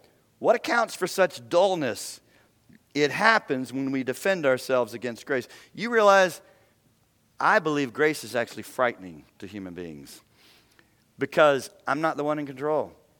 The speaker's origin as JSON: {"language": "English", "town": "Cincinnati", "region": "Ohio", "country": "United States", "said": "that's why I say I'm from Cincinnati. I'm from Cincinnati."}